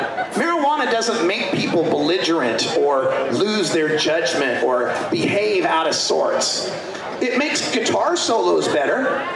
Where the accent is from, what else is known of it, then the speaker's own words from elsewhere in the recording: Portland, Oregon, United States; I'm from Portland, Oregon. There are 9 different pot shops on the boulevard where I live.